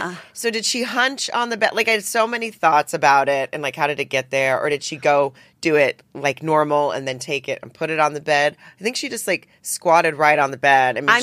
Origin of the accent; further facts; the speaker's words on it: Arkansas, United States; I grew up in Arkansas. I mean, I went camping.